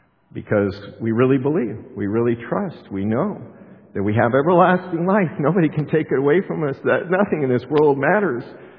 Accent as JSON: {"language": "English", "region": "Colorado", "country": "United States", "tie": "born or raised there", "said": "Just like, again, Cassie Brunell in Columbine High School, you know, in my hometown, when the two killers went into Columbine High School many years ago"}